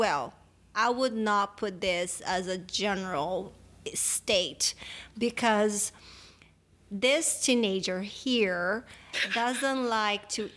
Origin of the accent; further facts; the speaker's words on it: Brazil; Well, anyway, growing up in Brazil